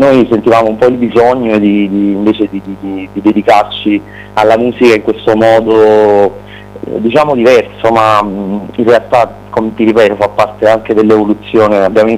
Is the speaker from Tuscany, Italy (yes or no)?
no; Benevento, Campania, Italy; Noi veniamo dalla Campania interna, siamo beneventani, anche se il gruppo è nato a Napoli